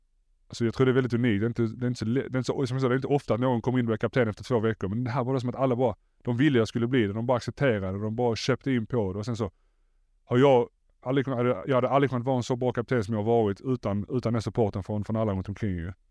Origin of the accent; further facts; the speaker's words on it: Malmö, Skåne, Sweden; moved away as an adult; när jag flyttade från Malmö var jag 22 år gammal. Jag bodde hemma hos mina föräldrar